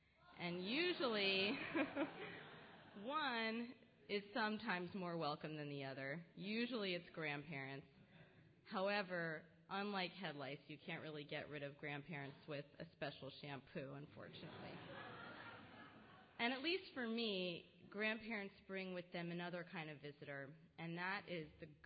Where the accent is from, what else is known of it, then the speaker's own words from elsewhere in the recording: New York, United States; accent: New York; And so I also regress back into my New York accent, which by now has been somewhat schooled out of me